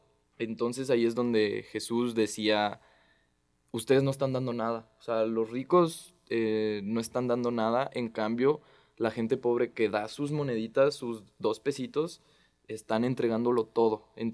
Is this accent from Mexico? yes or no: yes; Mexico; Yo soy bien patriota de México, o sea, de verdad amo México